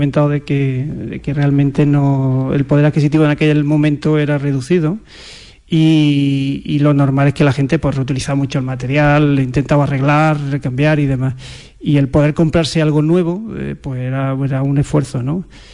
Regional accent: Andalusia, Spain; ¿de dónde sois? Del sur, de Andalucía

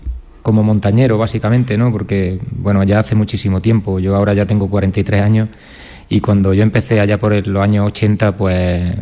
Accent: Andújar, Andalusia, Spain; yo soy de Andújar, de Jaén, y entonces yo me iba a Sierra Morena.

